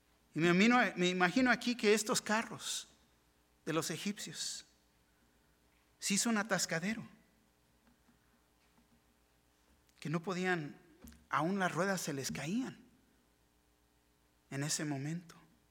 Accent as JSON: {"language": "Spanish", "town": "Tijuana", "region": "Baja California", "country": "Mexico", "tie": "born or raised there", "said": "Me recuerdo de niño como cuando llovía en Tijuana."}